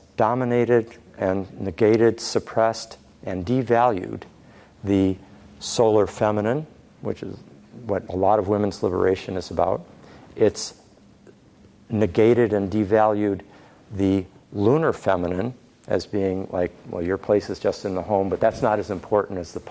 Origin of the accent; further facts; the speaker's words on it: San Francisco, California, United States; and I come from San Francisco.